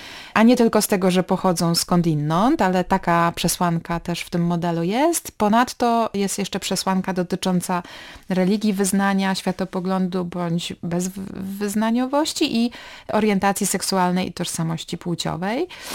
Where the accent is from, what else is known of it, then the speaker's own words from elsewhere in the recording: Gdynia, Pomeranian Voivodeship, Poland; bo nie jestem z Gdańska. No jestem tak. Z Gdyni, ale pracuję w Gdańsku.